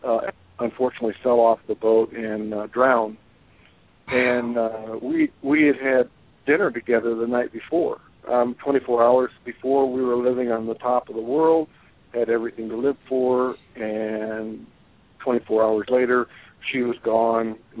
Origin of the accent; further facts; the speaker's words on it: Flint, Michigan, United States; moved away; I used to live in Michigan. I grew up in the Detroit area, just a little bit north of Detroit in a town called Flint.